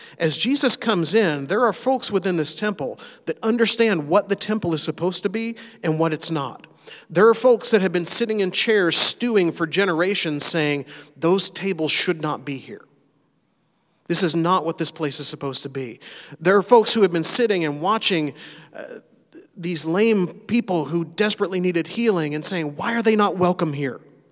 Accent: Searcy, Arkansas, United States; And I come from Searcy, Arkansas

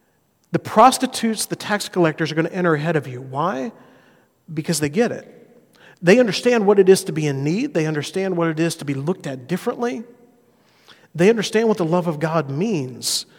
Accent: Alabama, United States; Where I grew up in South Alabama, that's the first thing that would have been said.

